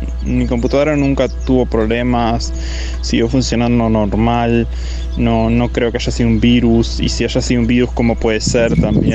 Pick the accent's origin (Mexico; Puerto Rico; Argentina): Argentina; soy argentino.